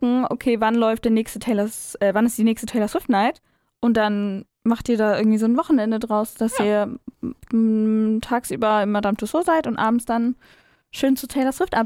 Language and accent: German; Hamburg, Germany; Ich bin Hamburgerin, aber war schon, ja, ganz oft in Berlin und jedes Mal denke ich mir so, ich will hier wohnen.